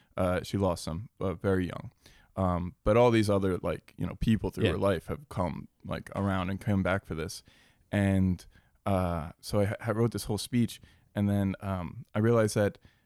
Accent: New Jersey, United States; also born or lived in New York City; So I'm from New Jersey, and I decided to be an actor

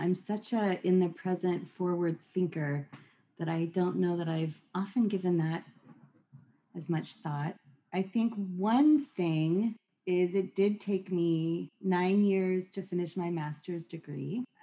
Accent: Portland, Oregon, United States; And I grew up in Portland in the West Hills in a predominantly white bubble.

